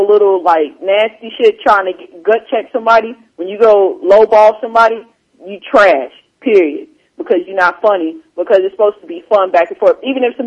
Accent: Midwest, United States; that's all we did growing up. That's, I'm from Midwest, that's all we do is talk shit

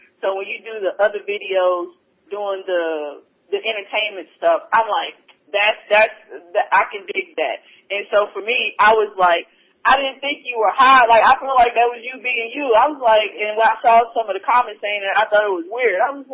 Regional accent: Oklahoma, United States; because I'm like country. I'm from the Midwest. I'm from Oklahoma, and we country. So sometimes my accent comes out sometimes

